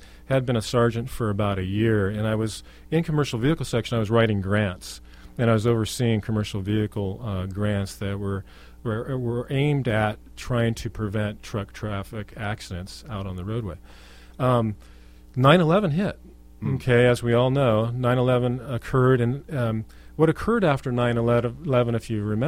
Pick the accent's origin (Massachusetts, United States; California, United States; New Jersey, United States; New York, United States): California, United States; Rancho Cordova; got to work in my hometown of Rancho Cordova, which was a really, really great experience.